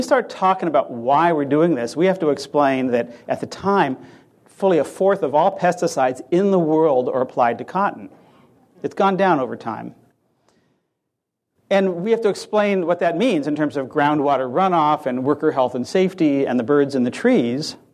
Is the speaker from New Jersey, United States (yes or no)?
no; California, United States; 20% of all the energy used in my home state of California